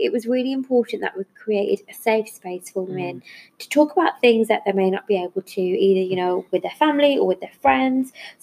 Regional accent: Birmingham, West Midlands, United Kingdom; now in London, United Kingdom; It was my grandparents that first came to the UK. So I'm from Birmingham and I'm a very proud Brummie. That's what we call people from Birmingham. but I now live in London for work. And I was brought up in quite a tight-knit Asian community.

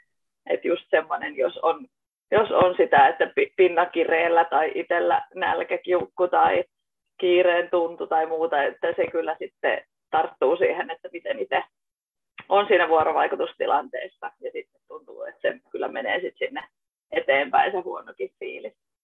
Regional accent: Kangasala, Pirkanmaa, Finland; now in Kittilä, Finland; Joo, tällä hetkellä me asutaan täällä Levillä, eli täällä Kittilässä. Ja itse olen kotoisin tuolta Kangasalta, mutta ollaan nyt muutettu tänne tuossa parisen vuotta sitten.

